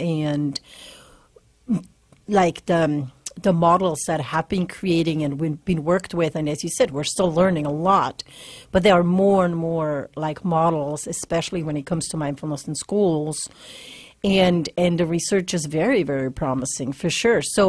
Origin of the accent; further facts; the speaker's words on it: Switzerland; English is a second language; now in United States; You know, again, I grew up in Switzerland, and my dad is a teacher, and I grew up with teachers around me